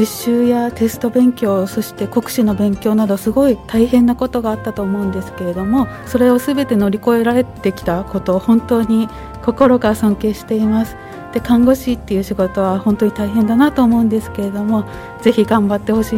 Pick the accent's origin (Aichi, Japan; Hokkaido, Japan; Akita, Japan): Hokkaido, Japan; Sapporo; 私自身出身が札幌なんですけれども、室蘭に来てみて